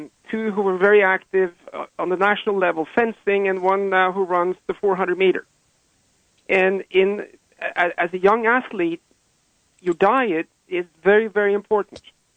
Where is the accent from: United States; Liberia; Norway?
Norway; Now, from my background, growing up in Norway, when you're 19, you actually have to decide what you want to be.